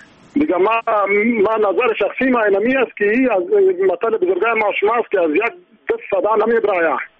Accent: Afghanistan; من یکی افغان هستم که ما نردو پای خود را در افغانستان

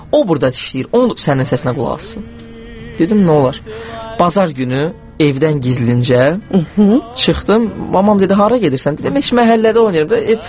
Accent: Baku, Azerbaijan; born there; Bakıda doğulmuşam.

